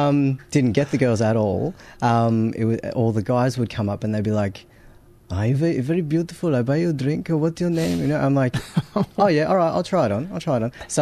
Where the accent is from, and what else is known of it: Australia; born or raised there; also born or lived in Brazil / California